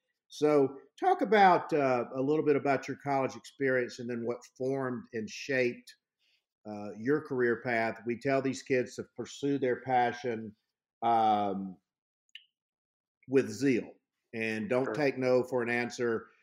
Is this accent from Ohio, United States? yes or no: no; Mobile, Alabama, United States; I grew up near Mobile, spent many, many Saturday nights going to Tiger Stadium and watching the Bengal Tigers.